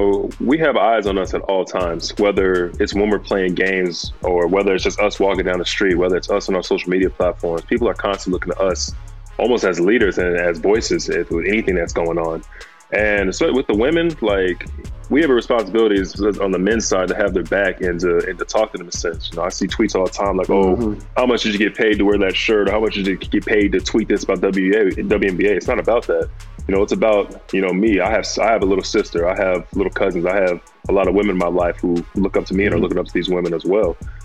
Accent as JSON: {"language": "English", "region": "Texas", "country": "United States", "said": "I'm being from Texas, I listen to a wide spectrum of things."}